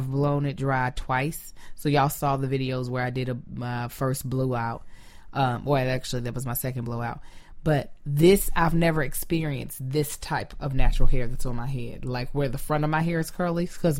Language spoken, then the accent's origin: English; Kentucky, United States; especially I felt like growing up in Kentucky, black dudes had a preference to girls who had the hair like somebody that might be biracial.